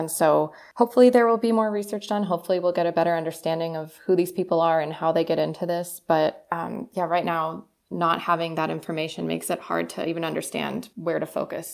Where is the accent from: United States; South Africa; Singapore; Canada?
Canada; I'm actually Canadian as well. I'm a dual citizen, so I spend some time back in Canada with my family.